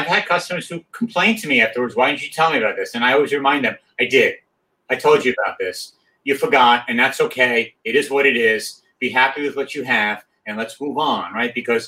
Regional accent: New York, United States; I'm from New York, so I can ramble on and on and on.

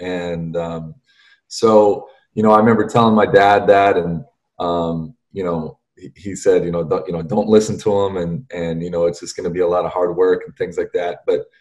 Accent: Anchorage, Alaska, United States; I grew up here in Anchorage

